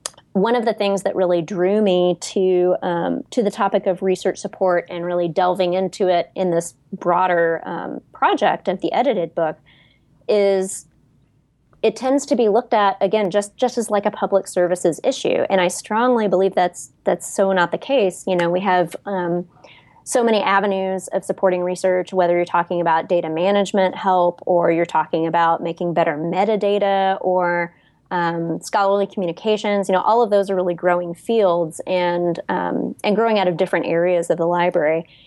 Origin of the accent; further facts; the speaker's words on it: United States; particularly being an American and feeling like we have this, you know, such narrow focus on America is the world.